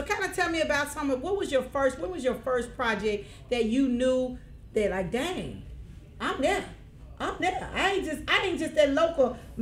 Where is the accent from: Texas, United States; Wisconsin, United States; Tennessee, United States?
Tennessee, United States; Memphis; Y'all still know I'm North Memphis too, y'all.